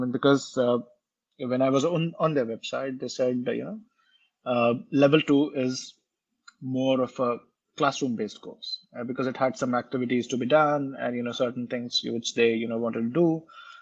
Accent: India; growing up in India, it was pertinent, right? I mean, you play cricket.

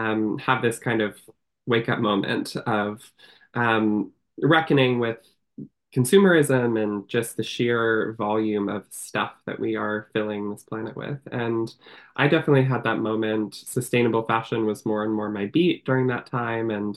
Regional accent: Michigan, United States; I grew up in Michigan, and I spent a lot of time in the outdoors.

